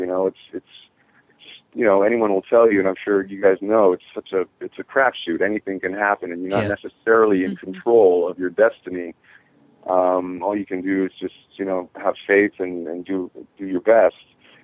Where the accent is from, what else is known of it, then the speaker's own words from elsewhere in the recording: Hamilton, Ontario, Canada; my brother teaches young kids and college students as well up in my hometown of Hamilton.